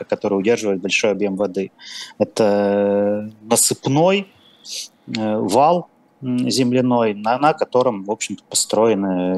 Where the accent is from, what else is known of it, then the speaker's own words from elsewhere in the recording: Perm, Perm Krai, Russia; я сам пермяк